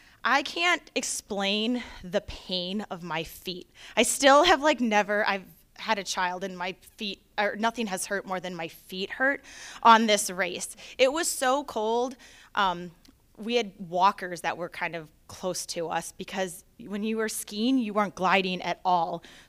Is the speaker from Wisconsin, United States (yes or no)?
yes; Wisconsin, United States; We actually went back to Wisconsin and did the Birkebeiner, the 52K, back to my home state, yes, my first one.